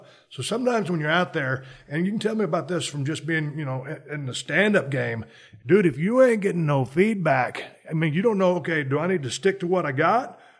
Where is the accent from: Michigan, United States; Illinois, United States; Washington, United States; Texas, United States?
Texas, United States; we're the same age and I grew up in South Texas and wrestling was very regional back in the day.